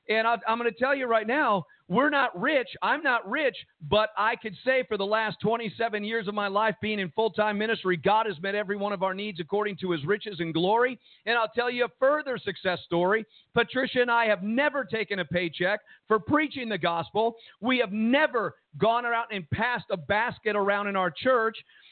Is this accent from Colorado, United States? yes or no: no; Jersey City, New Jersey, United States; I mean, I grew up in Jersey City, New Jersey, eating Worcestershire sauce sandwiches.